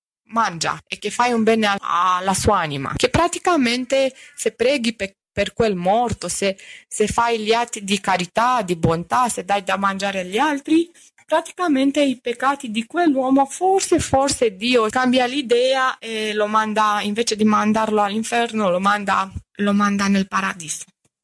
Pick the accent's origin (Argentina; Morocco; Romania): Romania; Italian is a second language; moved away as an adult; now in Italy; io so che ho vissuto questa realtà da rumena che sono venuta in Italia da 19 anni a lavorare